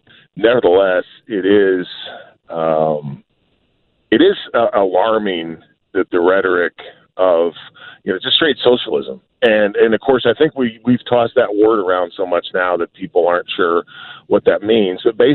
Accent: Missouri, United States; As I said, I grew up near Hannibal, Missouri.

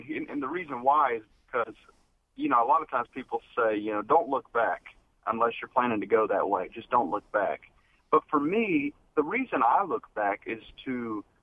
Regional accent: Dayton, Ohio, United States; Yeah, so I grew up there in Dayton, Ohio. I grew up in a Christian home.

